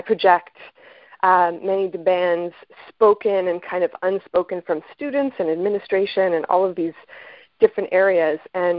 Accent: Ottawa, Ontario, Canada; I'm from Ottawa.

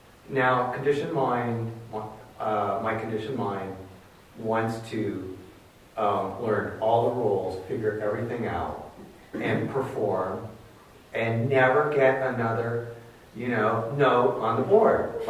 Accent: East Coast, United States; I'm from the East Coast

